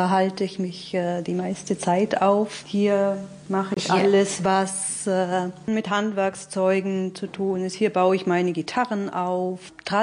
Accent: Bavaria, Germany; now in Berlin, Germany; Ich komme ja aus dem Allgäu.

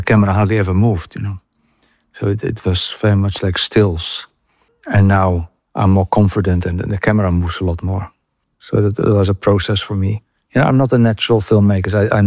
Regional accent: Netherlands; English is a second language; now in England; And it's so poor compared to where I came from Holland.

